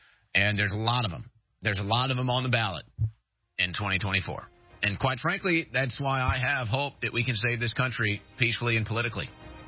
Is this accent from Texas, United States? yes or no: no; Webster Groves, Missouri, United States; I grew up in the Webster Groves, Kirkwood area.